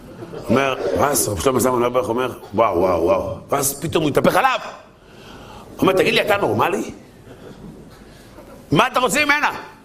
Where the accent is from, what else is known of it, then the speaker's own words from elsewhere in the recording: Holon, Tel Aviv District, Israel; אני גדלתי בחולון, בחולון